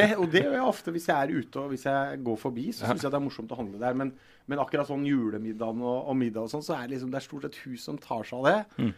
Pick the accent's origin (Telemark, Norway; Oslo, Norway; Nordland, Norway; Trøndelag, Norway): Telemark, Norway; Som telemarking og med ferie og sånn